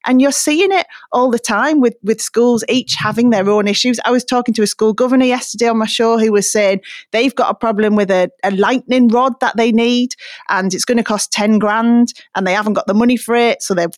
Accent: Middlesbrough, North East England, United Kingdom; given where I'm from Middlesbrough, see the harsher side of debt

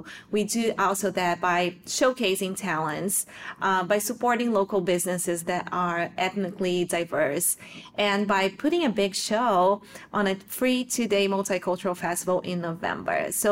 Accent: South Region, Brazil; moved away as an adult; I am an immigrant here, and I was born and raised in Brazil, in the south of Brazil, but my father's family, they're from Japan. So I was from an immigrant family in Brazil, and now I am myself an immigrant here with my family.

